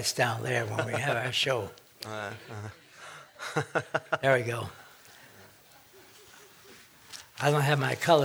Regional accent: Central Village, Connecticut, United States; also born or lived in Brooklyn, New York; Well, I was 3 years old when we came from Brooklyn, New York, to Central Village.

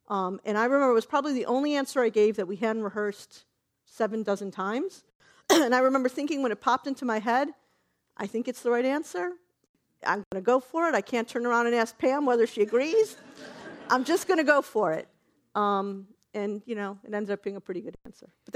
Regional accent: Cleveland, Ohio, United States; I remember as a kid growing up in Cleveland

